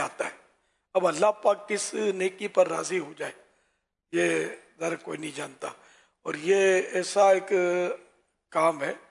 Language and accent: Urdu; Karachi, Sindh, Pakistan; born there; ہند سے ہم لوگ ہجرت کر کے ہمارا خاندان آیا, اور میں تو کراچی میں پیدا ہوا. تو گھر میں, جس گھرانے میں آنکھ کھولی وہ علمی گھرانہ نہیں تھا, نہ کوئی پیروں کا گھرانہ تھا, نہ سیدوں کا گھرانہ تھا, میمن گھرانہ بالکل نارمل